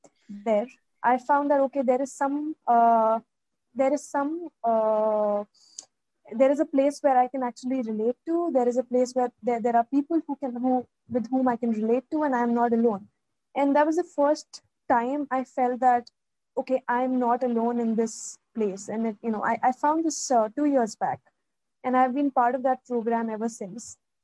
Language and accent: English; Delhi, India; born there; I was born in Delhi, and the family was dysfunctional.